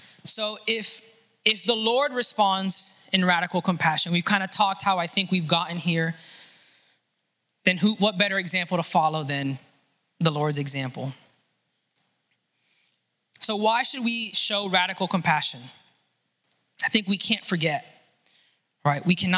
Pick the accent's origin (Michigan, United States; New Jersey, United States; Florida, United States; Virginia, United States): Florida, United States; Miami; Growing up in Miami, I had a lot of friends who their parents got on a homemade raft from Cuba and made it to the United States.